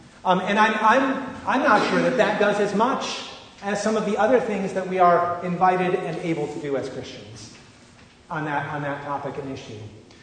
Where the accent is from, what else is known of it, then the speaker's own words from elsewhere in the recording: Great Lakes, United States; This for those of us, you know, growing up in the Great Lakes area, Rhode Island was like this complete mystery.